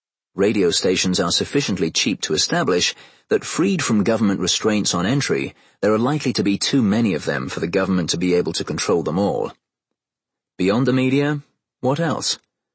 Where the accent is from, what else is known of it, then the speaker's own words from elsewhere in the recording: United Kingdom; now in United States; I grew up in Britain, which has very strict limits both on how money can be raised and on how it can be spent.